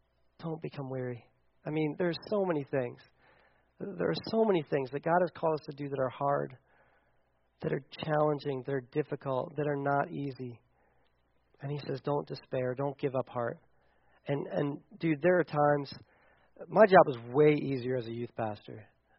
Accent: United States; Because I'm an American. I use a microwave.

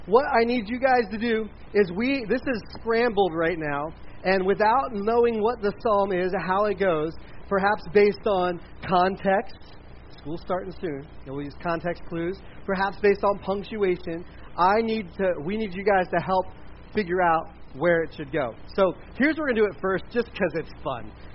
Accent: Delaware, United States; I did not grow up in central Pennsylvania. I grew up in Delaware. So we didn't have things like the outdoors.

